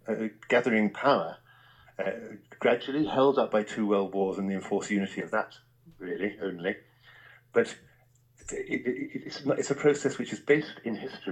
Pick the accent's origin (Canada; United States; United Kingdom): United Kingdom; England; And although I'm English from my birth, I absolutely support it.